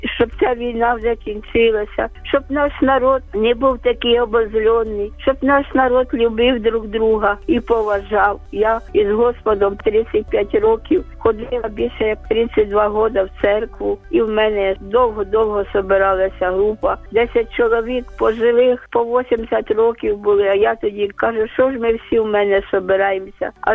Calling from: Kyiv, Ukraine; я із Києва, з Оболоні.

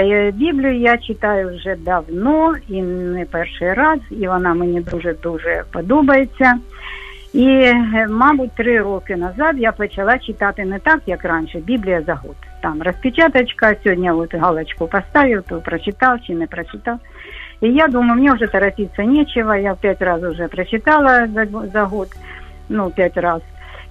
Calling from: Kharkiv, Kharkiv Oblast, Ukraine; Вітаю всіх, я з Харкова

